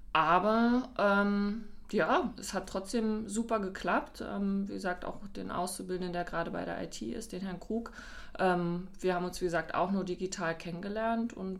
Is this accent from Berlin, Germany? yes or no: yes; Berlin, Germany; born there; Ja, bin gebürtige Berlinerin